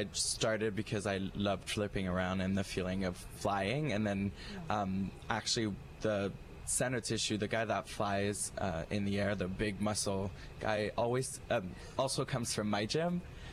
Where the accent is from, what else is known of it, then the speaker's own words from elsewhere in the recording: Montreal, Quebec, Canada; I'm from Montreal, so I grew up around Cirque.